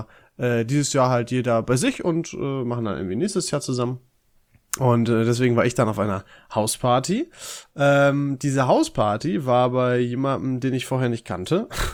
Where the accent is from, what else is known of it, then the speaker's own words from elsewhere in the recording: Dorsten, North Rhine-Westphalia, Germany; Aber ich war ja in Dorsten, in meiner Heimat.